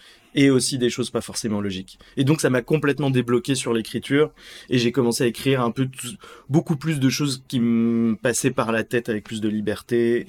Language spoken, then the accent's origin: French; Strasbourg, Grand Est, France; moi je suis français, je viens de Strasbourg, donc c'est un peu la campagne, comme ça, c'est pas Paris, voilà, et pas du tout d'une famille d'artistes